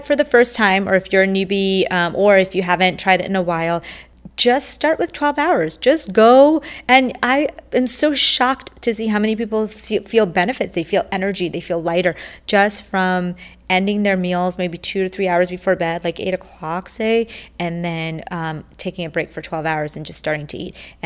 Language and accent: English; India; born there; I grew up in, I was born in India, and I was born into a family of very religious people, and they are Jain. It's a religion, it's almost like a philosophy called Jainism, similar to Buddhism